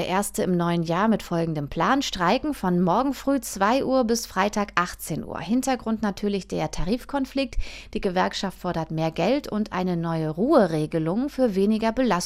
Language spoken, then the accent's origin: German; Tecklenburg, North Rhine-Westphalia, Germany; Und dieses Mal stellen wir meinen Heimatort Tecklenburg vor. Der Kneippkurort hat 4 Ortsteile mit tollen Highlights. Der Ort liegt am Bergrücken des Teutoburger Waldes.